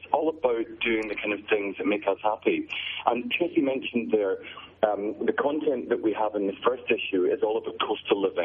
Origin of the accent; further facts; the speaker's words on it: Scotland, United Kingdom; We're Scottish. I mean, we're probably squeaking our kilt, but we're not about overspending.